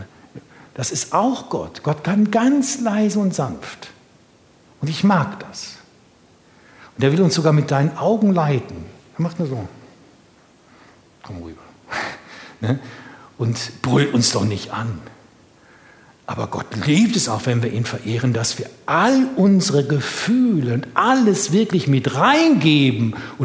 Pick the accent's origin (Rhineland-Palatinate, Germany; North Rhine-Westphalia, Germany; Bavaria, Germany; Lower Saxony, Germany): Lower Saxony, Germany; Bückeburg; Ich bin aufgewachsen in Bückeburg, in dieser kleinen Baptistengemeinde, geprägt durch ostpreußische, pietistisch geprägte, quietistisch sonstige Menschen.